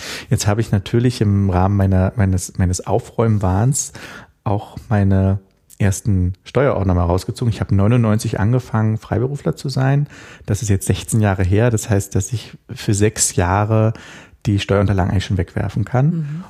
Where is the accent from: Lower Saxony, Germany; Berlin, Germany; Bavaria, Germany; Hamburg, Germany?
Berlin, Germany; Ich bin ja auch gebürtiger Berliner, Geburtskrankenhaus Friedrichshain und wohne jetzt, weiß ich nicht, 2 Kilometer von meinem wirklichen Geburtsort, also dem wirklichen Ort entfernt.